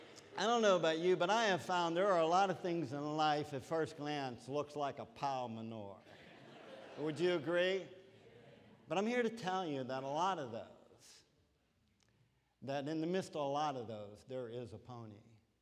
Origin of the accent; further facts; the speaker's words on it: Pittsburgh, Pennsylvania, United States; he sang with a Pittsburgh accent. And I'm from Pittsburgh, and that's my homeboy, so I really appreciate that.